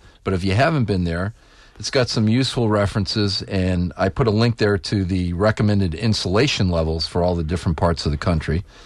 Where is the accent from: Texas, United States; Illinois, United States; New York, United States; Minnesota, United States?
New York, United States; I'm from New York.